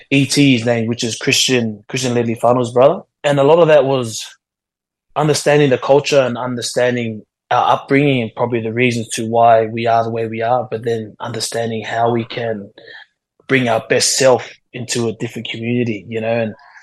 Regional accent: Australia; growing up in Australia was, like, we go to a Samoan church, like a Samoan Epakasa church in Sydney. And we're still there, you know, to this day.

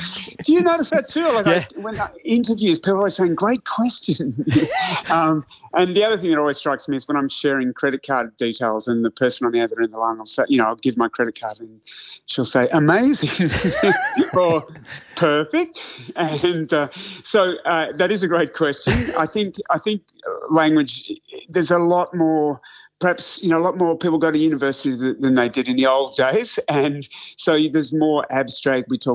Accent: Australia; moved away as an adult; also born or lived in United Kingdom; now in United States; I went to the UK, and if you said no worries, people would immediately laugh and identify you as an Aussie, right? 20 years later, I lived there for a while, and people were saying no worries. And now in America, they say it as well.

